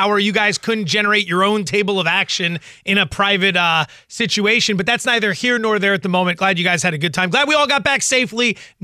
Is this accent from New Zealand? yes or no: no; Allentown, Pennsylvania, United States; I am from Allentown, Pennsylvania. I'm in my early 40s. I have been a Philadelphia sports fan my entire life.